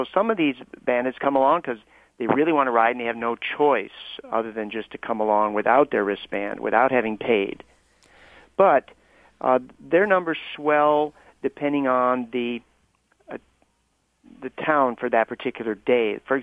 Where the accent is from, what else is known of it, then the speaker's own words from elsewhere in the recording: Des Moines, Iowa, United States; I grew up again in Des Moines, and I always thought I was boring and flat and repetitive, the same old cornfields.